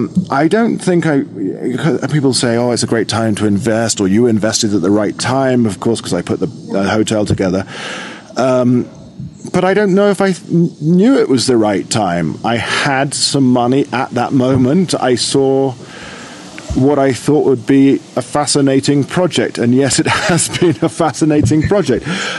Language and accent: English; London, United Kingdom; I am a Londoner. I was born and raised there.